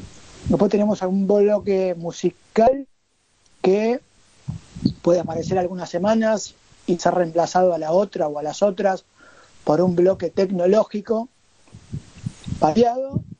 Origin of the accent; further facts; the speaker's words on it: Buenos Aires Province, Argentina; 2 de Buenos Aires, o sea, si me cuento yo, somos 2 del Gran Buenos Aires, una de la Patagonia Argentina y la otra de la ciudad de Mar del Plata, también de Buenos Aires.